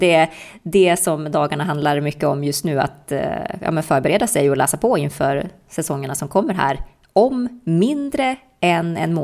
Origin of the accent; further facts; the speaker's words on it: Sweden; när jag pratar med mina familj och vänner hemma i Sverige